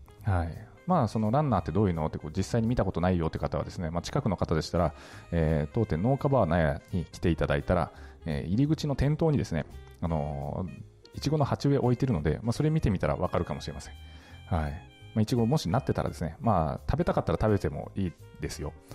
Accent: Nagasaki, Japan; 私の出身島原半島はですね、結構大規模な農家さんとかも多いので、

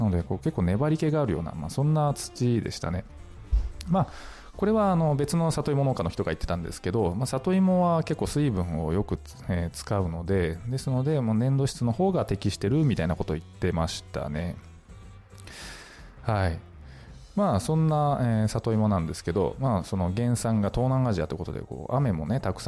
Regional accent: Nagasaki, Japan; まあ、私九州出身で、まあ、今、長崎県出身、長崎県在住なので

